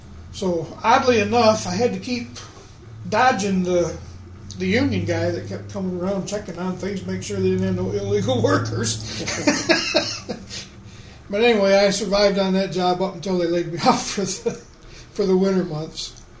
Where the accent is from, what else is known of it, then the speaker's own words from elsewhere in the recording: Michigan, United States; also born or lived in North Carolina; Well, I was born in Hastings, Michigan. And I was raised in many places.